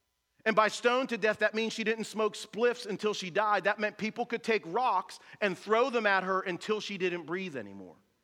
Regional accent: North Braddock, Pennsylvania, United States; I grew up here in North Braddock. No dad, mom doing her best, working. I'm the oldest.

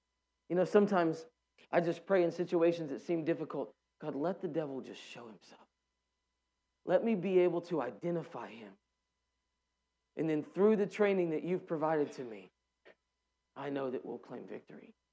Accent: Georgia, United States; accent: Southern; I almost said it like my southern accent, a little Georgia coming out.

